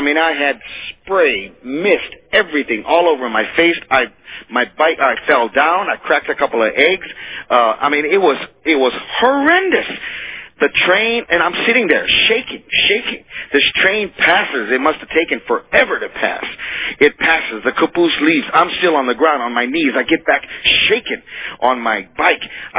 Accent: Japan; now in Hawaii, United States; from calling from Hawaii. And as a child, I was raised in Japan as a missionary kid. And we lived about a quarter mile from the railroad tracks.

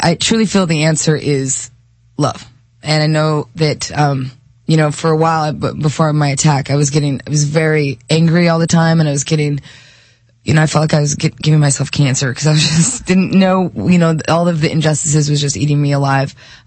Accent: Montana, United States; Well, I was born and raised in Montana.

